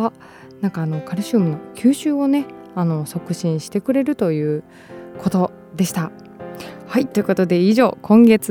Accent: Shizuoka, Japan; 地元静岡県にある

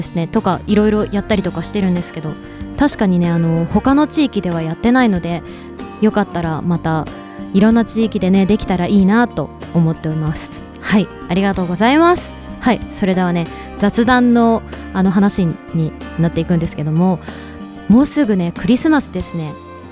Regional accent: Shizuoka, Japan; 私の地元の静岡県西部とかは結構やるんですけど

